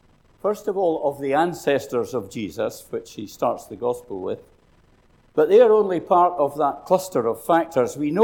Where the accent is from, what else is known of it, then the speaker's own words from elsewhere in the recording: Scotland, United Kingdom; will have met someone at some time who thought that because we came from Scotland, we would know some relative of theirs who lived in the same country.